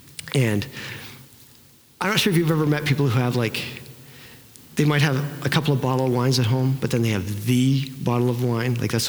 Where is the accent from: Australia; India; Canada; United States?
Canada; I'm Canadian. I'm not American. I am not a citizen here.